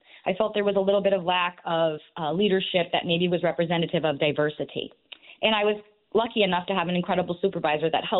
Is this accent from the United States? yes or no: yes; Hartford, Connecticut, United States; And I grew up in Hartford. I was born in Hartford. My family's from Hartford.